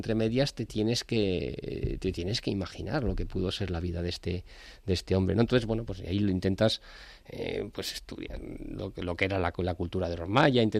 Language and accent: Spanish; Madrid, Community of Madrid, Spain; Yo soy, bueno, madrileño, castellano, español, europeo, ciudadano del mundo